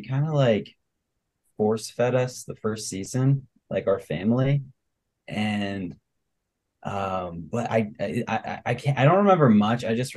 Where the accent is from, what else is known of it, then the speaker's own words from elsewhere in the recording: Virginia, United States; now in Lexington, United States; I'm Caroline's brother. And so I am from Virginia. I went to school in Indiana at Purdue. And now I just started a job in Lexington.